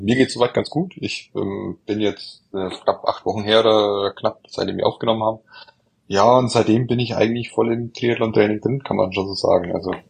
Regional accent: Herzogenaurach, Bavaria, Germany; ich komme aus Herzogenaurach und hier ist ja Adidas und Puma ansässig.

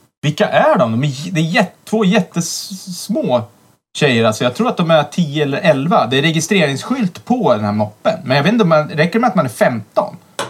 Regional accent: Eskilstuna, Södermanland, Sweden; Jag var faktiskt i den delen av Eskilstuna, den förorten där jag växte upp

